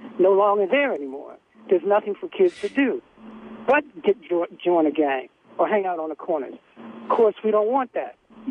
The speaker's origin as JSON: {"language": "English", "town": "Baltimore", "region": "Maryland", "country": "United States", "tie": "born or raised there", "said": "When I grew up in Baltimore, been in Baltimore all my life, I'm 57"}